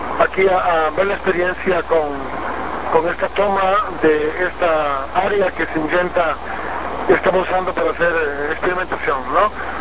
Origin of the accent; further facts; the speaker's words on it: Costa Rica; yo soy de Costa Rica.